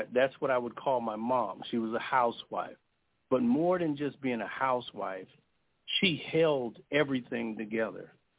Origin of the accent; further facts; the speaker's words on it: Long Beach, California, United States; I was just a little boy in a middle-class neighborhood growing up in Long Beach, California.